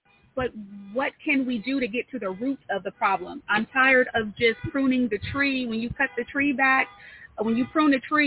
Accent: Fresno, California, United States; It's always good to be back in the neighborhood where I grew up at in Golden West Fresno, 93706.

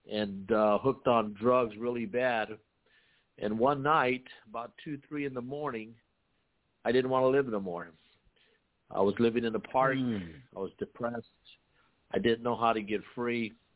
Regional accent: Watts, California, United States; also born or lived in Baldwin Park; I grew up in Watts, and we moved from Watts to Baldwin Park, California.

